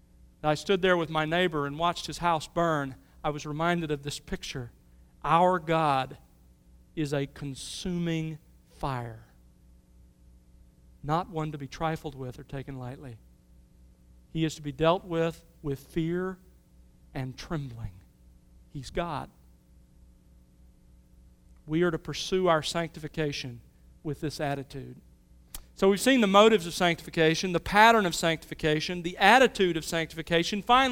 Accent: Mobile, Alabama, United States; I grew up in Mobile and grew up in thunderstorms

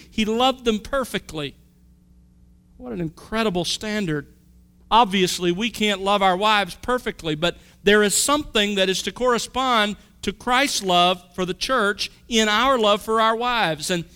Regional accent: Mobile, Alabama, United States; born or raised there

